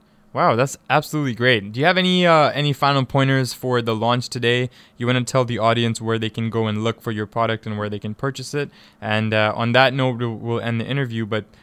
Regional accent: Tanzania; also born or lived in Kenya; I'm from Tanzania. I grew up in East Africa. I'm from Tanzania. I grew up in Tanzania and Kenya. And I've been to South Africa.

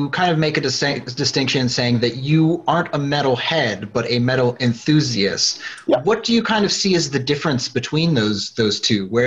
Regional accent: United States; now in Canada; I should preface this by saying I'm from the States. So I'm one of those imports here into Quebec.

